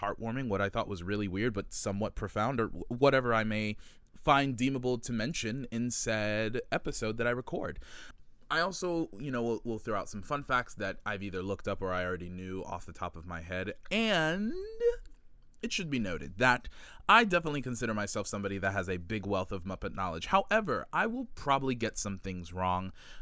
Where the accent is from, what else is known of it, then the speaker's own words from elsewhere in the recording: Miami, Florida, United States; also born or lived in New York City; I was living in New York City, but right now I am in Miami, Florida, where is my hometown.